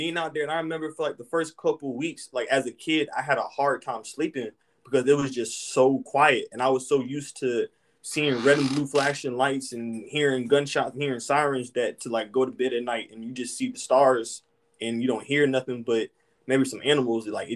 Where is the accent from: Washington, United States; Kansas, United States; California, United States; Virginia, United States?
Virginia, United States; Hampton; I'm from Hampton.